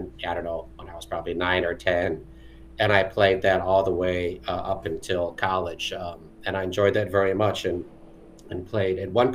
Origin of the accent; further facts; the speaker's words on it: Illinois, United States; born there; I was born just outside of Chicago, Illinois, so a Midwest kid.